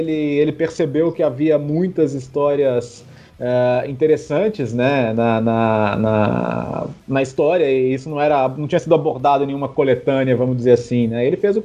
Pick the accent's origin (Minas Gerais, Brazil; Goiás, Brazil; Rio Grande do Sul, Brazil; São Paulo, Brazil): Minas Gerais, Brazil; Belo Horizonte; Eu sou de BH. Na verdade, meu pai é de Poços de Caldas, né?